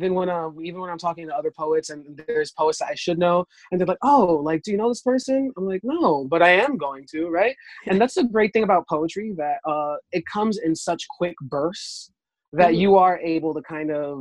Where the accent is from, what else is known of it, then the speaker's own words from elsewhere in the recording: Newark, New Jersey, United States; And it was still in Newark. I grew up in Newark. You know, it's a socioeconomically disenfranchised kind of city.